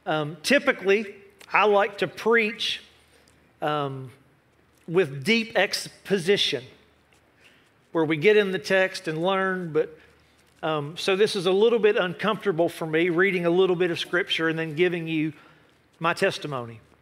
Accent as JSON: {"language": "English", "region": "West Virginia", "country": "United States", "said": "I'm from West Virginia. … to the place where I belong. The only way I know to sing is twangy."}